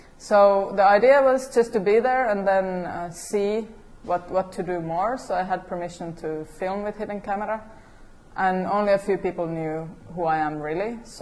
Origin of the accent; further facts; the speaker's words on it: Finland; I come from Finland.